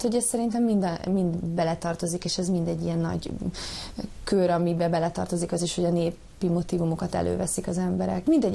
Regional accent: Hungary; Az ötlet onnan jött, ugye, hogy Dóri is magyar, én is magyar vagyok, a gyerekeim is magyarok, a férjem is magyar

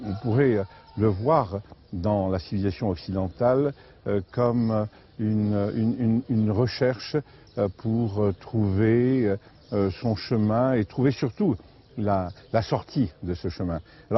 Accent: Spain; French is a second language; Chez nous, en Espagne, dans le sud de l'Espagne, nous voyons le labyrinthe aussi comme une recherche spirituelle.

